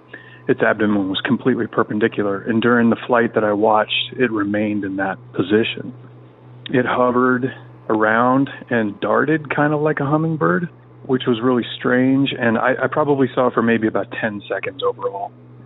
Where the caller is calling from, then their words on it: Washington, United States; Hello, Derek. I'm calling from Central Washington State.